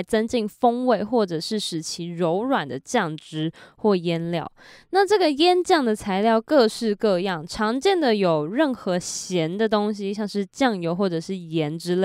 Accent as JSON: {"language": "Chinese", "country": "Taiwan", "said": "当我去欧洲当交换学生的时候，因为大家的口音都不一样，所以又有点变回来原本的那个口音。那回到台湾后，当然也变动的更大"}